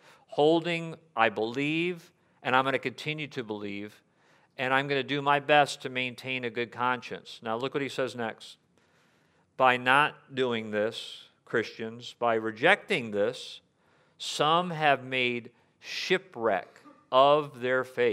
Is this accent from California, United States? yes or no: no; Michigan, United States; Well, if you travel to northern Michigan, and I was born and raised in Michigan